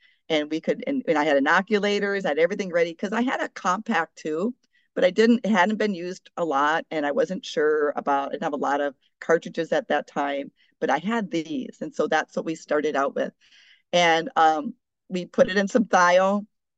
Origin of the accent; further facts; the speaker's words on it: Kansas, United States; now in Anchorage, United States; I come from Kansas. You know, we are a rural state where you move your cattle from one field to another